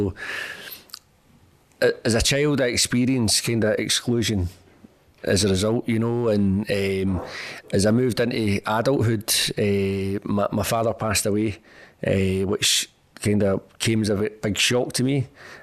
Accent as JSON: {"language": "English", "town": "Glasgow", "region": "Scotland", "country": "United Kingdom", "tie": "born or raised there", "said": "I grew up in Glasgow in Govan"}